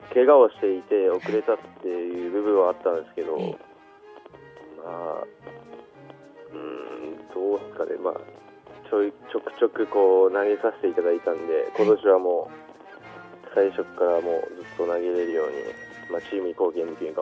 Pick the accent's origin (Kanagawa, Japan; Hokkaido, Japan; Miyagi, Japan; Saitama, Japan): Hokkaido, Japan; 北海道です。